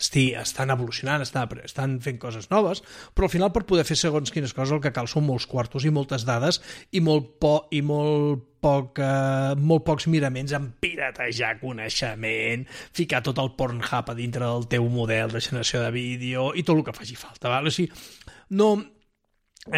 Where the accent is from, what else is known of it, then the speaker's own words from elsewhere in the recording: Olot, Catalonia, Spain; jo el que recordo quan era petit a Olot, sempre estava en oblí plovia